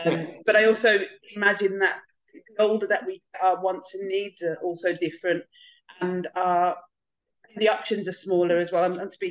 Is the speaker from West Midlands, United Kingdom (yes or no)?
yes; Birmingham, West Midlands, United Kingdom; I'm from Birmingham and kind of London is a special place in the UK